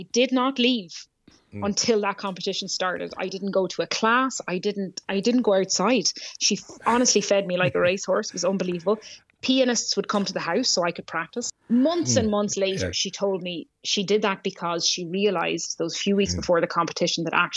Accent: Ireland; Ronnie's big thing was that we actually, as Irish people speaking English, we speak quite actually Italian vowels in general.

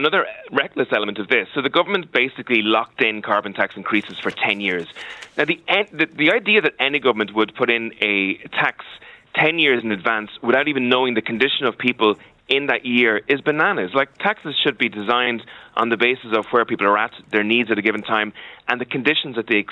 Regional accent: Leinster, Ireland; I'm from Meath, for example.

